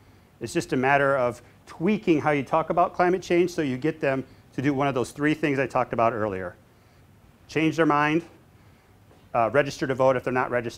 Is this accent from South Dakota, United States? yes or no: yes; South Dakota, United States; So I grew up in South Dakota. I grew up on the Missouri River, not literally on the Missouri River, but in a town right next to the Missouri River.